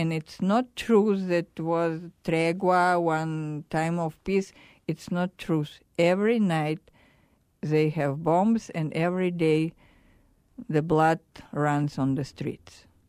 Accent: Veliky Novgorod, Novgorod Oblast, Russia; born there; English is a second language; I was born in Novgorod the Great in Russia. My father and mother, they are from Volga River, from central Russia. … We are mixed.

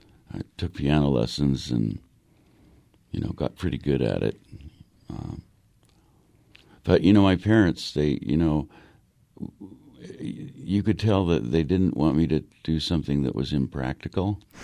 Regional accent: California, United States; I came from Southern California, and the beaches and the great weather, and here I was in this little village up in the mountains with like fogs every day, and very, very different.

